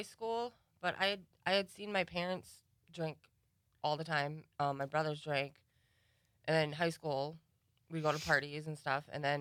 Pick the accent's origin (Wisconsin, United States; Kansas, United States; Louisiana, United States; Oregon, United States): Wisconsin, United States; Green Bay; To me, it was like a rite of passage growing up in Green Bay. Everybody gets one.